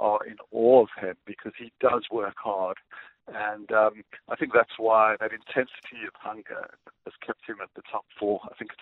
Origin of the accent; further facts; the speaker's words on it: South Africa; I explained that I'm from South Africa. I lived under apartheid.